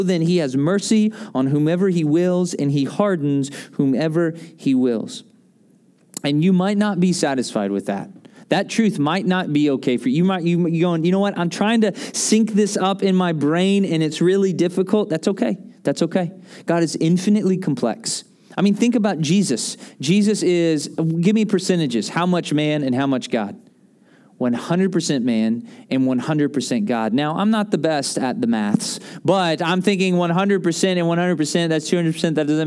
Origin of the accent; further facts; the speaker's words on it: Tennessee, United States; Again, I'm from Tennessee. We don't have grandparents. We have pawpaws and mamas, all right?